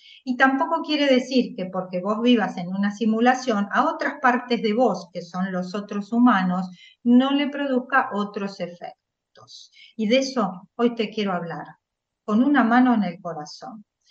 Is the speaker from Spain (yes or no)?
no; Argentina; A mí, como argentina.